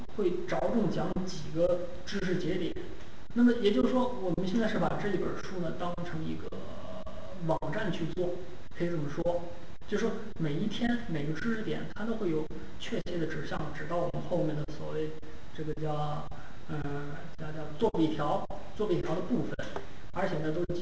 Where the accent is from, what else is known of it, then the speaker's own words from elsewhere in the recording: China; 就好比我们中国人学英语一样